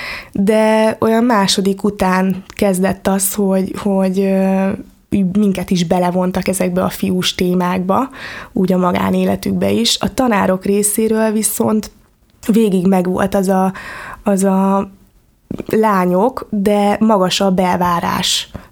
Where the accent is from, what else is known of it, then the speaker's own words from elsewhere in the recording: Debrecen, Hajdú-Bihar, Hungary; a szülők Kismarjában éltek, édesanyám és édesapám is, és de én már debreceni gyerek vagyok, szóval én már 22 éve, mióta élek itt élünk Debrecenben.